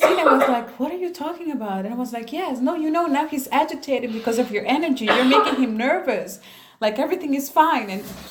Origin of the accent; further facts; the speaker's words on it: Honduras; I don't like snow. I'm from Honduras, man. We have tropical weather.